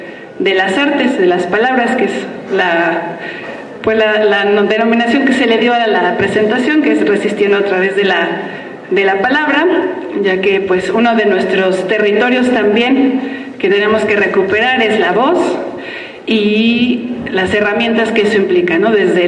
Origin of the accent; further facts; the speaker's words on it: Mexico City, Mexico; now in Tepoztlán, Mexico; yo nací pues en la Ciudad de México, como muchos de acá. Crecí, digamos, en la urbe, me formé como habitante de ciudades